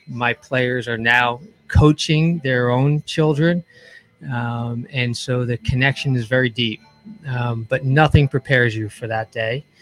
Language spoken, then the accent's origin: English; Easton, Pennsylvania, United States; I'm from Easton, Pennsylvania, which is the Lehigh Valley, about an hour northeast of here.